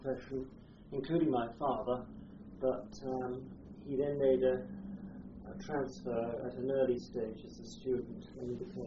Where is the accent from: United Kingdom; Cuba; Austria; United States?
United Kingdom; Aldeburgh, East of England; born there; I was born in Aldborough in Suffolk. It's where the family home was. My grandfather was a country doctor in Saxmundham.